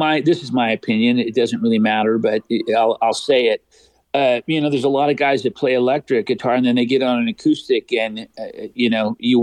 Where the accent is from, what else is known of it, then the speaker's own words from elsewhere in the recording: Whittier, California, United States; also born or lived in Fullerton / La Mirada / Pasadena; I sure did. I was born in Whittier, and then we lived in Fullerton, lived in La Mirada.